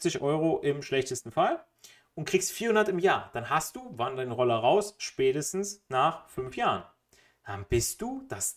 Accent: Italy; German is a second language; weil ich als Italiener würde sowieso kleines Auto gut mit parken in der Stadt

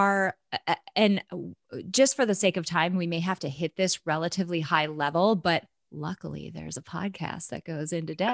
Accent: North Dakota, United States; I'm from North Dakota. You can't get more north than that, right?

